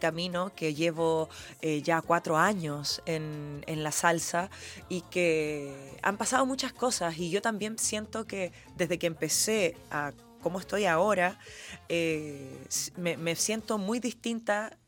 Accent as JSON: {"language": "Spanish", "country": "Chile", "said": "como salsera chilena"}